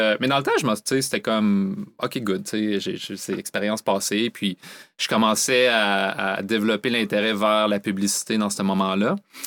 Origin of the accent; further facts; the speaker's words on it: Quebec City, Quebec, Canada; moved away as an adult; now in Montreal, Canada; Ben, je viens de la ville de Québec, justement. J'étais un petit gars qui est né à Neuchâtel. J'ai grandi là pendant mes 19 premières années, 20 ans. Puis j'ai quitté, je me suis expatrié un jour à Montréal.